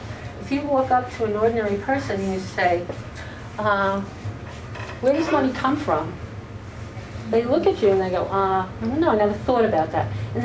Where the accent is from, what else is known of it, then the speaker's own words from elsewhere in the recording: New York City, New York, United States; I'm a city girl. I grew up in New York. I'm still living there. I lived there most of my life.